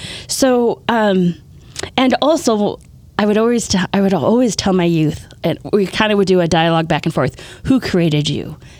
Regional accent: Nebraska, United States; now in Minnesota, United States; So I'm not originally from Minnesota. I grew up in Nebraska. But just through some of those challenges and things, like Minnesota just became home.

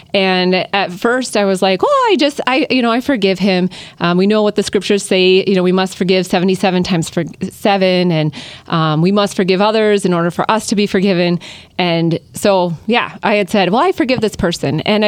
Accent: Medford, Wisconsin, United States; So I grew up in Medford, Wisconsin, so home of the Tombstone Pizza.

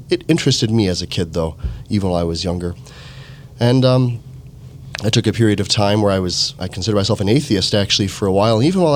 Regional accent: West St. Paul, Minnesota, United States; So I grew up, I'm used to saying I grew up in West St. Paul, but recently my mom corrected me. She goes, you grew up on the west side, which is different.

